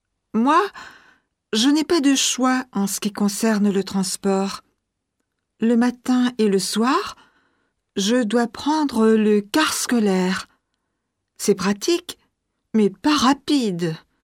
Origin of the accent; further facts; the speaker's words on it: French Guiana, France; now in Paris, France; Je viens de Guyane.